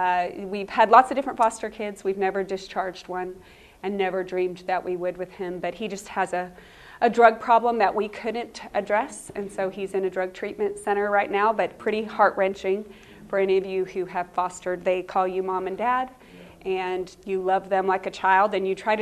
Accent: Texas, United States; I grew up in Texas. I went to the Moody Bible Institute for college and studied theology, and that's where I met my Canadian husband.

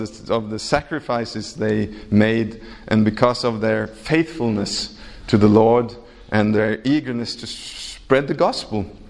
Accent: Kenya; now in Norway; And that was another thing I didn't realize when I came from Kenya to Norway, that I was a significant and important people in other people's lives.

